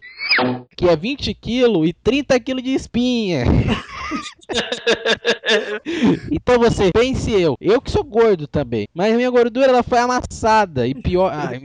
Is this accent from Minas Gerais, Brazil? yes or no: no; São Paulo, Brazil; accent: paulista; also born or lived in Maranhão; Porque eu cheguei lá com meu sotaque diferente. Porque o pessoal falava que eu falava com R puxado, né?